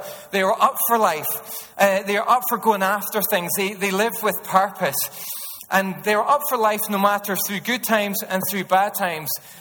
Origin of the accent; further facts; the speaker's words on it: Northern Ireland, United Kingdom; My only qualification is I'm Northern Irish, if that even qualifies me at all.